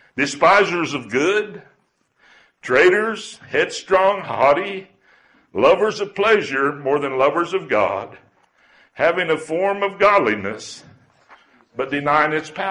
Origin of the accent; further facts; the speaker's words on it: Arizona, United States; born there; I was born in Arizona in the Southwest, and the mindset I was raised in was a little different than what I seen when I went over to Nigeria.